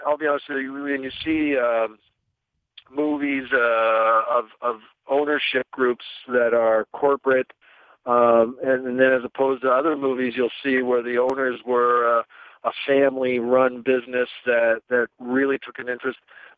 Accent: Mimico, Ontario, Canada; born there; like the people from Mimico say, when you're born there, that's all you want to say you're born from.

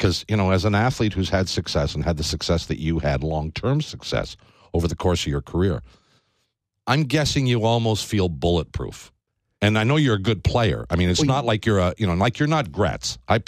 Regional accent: Canada; being a Canadian, you understand, being a Canadian and growing up in an environment where it isn't really an issue

